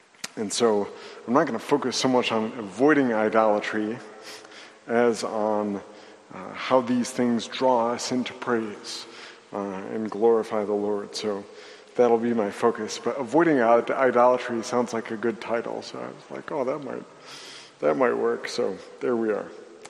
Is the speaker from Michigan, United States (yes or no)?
yes; Traverse City, Michigan, United States; It always struck me that in growing up in, well, I'll out myself here, growing up in Traverse City, a lot of the homes that our parishioners owned cost more than the church did.